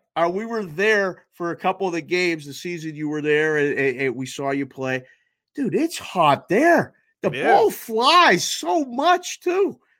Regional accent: Pittsburgh, Pennsylvania, United States; also born or lived in Caribbean; Was born and raised in Pittsburgh. I actually lived in the Caribbean for almost 2 years.

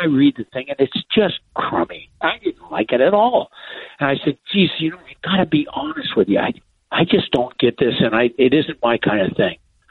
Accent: San Fernando Valley, California, United States; I'm 75. I grew up in the San Fernando Valley. If you want to see how life was back then, go see American Graffiti.

